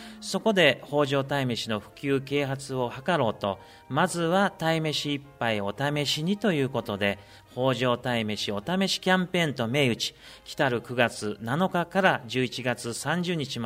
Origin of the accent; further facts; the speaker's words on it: Ehime, Japan; 私自身風早地方出身なんですけれども